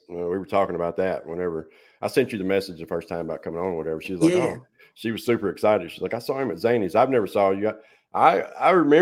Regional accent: Tennessee, United States; You know, I'm from Tennessee, so I can relate to those kind of people.

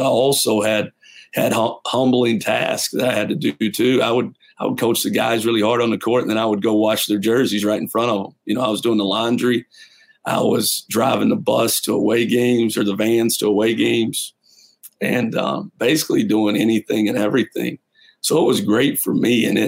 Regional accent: London, Kentucky, United States; I grew up in London, Kentucky, and went to school at Eastern Kentucky, which was 40 minutes up the road.

